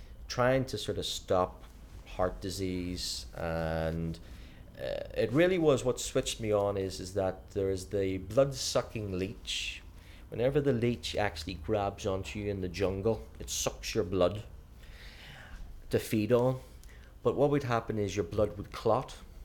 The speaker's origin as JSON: {"language": "English", "town": "Belfast", "region": "Northern Ireland", "country": "United Kingdom", "also_born_or_lived": "Lisburn", "said": "Yes, I was born originally in Lisburn, which is only about 10 miles out of Belfast, but I when I finished my PhD and I worked as a postdoc in England, I returned to Belfast on the 1st of October 1998."}